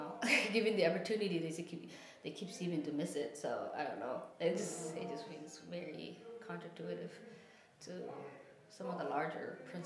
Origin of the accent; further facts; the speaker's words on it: Lewiston, Maine, United States; growing up in Lewiston, you, or at least for me, like the schools in particular, like they don't adhere to prayer time. They don't, mm-hmm. they don't adhere to when we have our Islamic faith sort of celebratory.